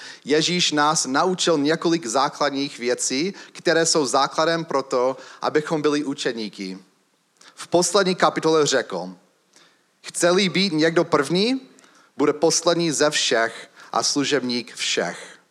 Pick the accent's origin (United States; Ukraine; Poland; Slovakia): United States; Chicago, Illinois; Vyrůstal jsem v Chicagu